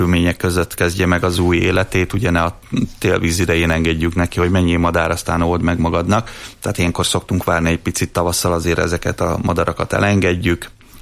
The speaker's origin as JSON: {"language": "Hungarian", "town": "Miskolc", "region": "Borsod-Abaúj-Zemplén", "country": "Hungary", "tie": "born or raised there"}